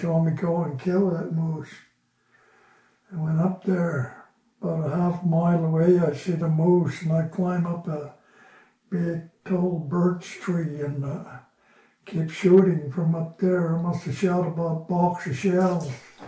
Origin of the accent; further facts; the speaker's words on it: Chistochina, Alaska, United States; I was born up in Chistochina.